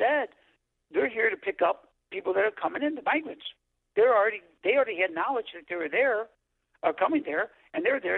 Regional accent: Elk Grove, United States; born and raised in Elk Grove, I've known that hotel location forever

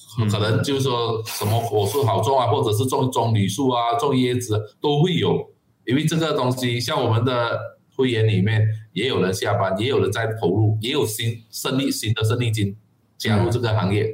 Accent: Malaysia; 因为我们马来西亚比较缺乏的是这个数据

